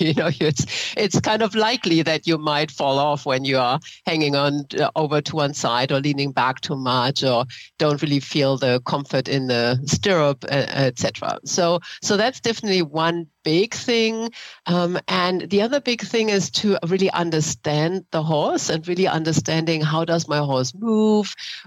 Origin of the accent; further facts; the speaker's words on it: Germany; now in San Francisco, United States; No, I grew up in Germany.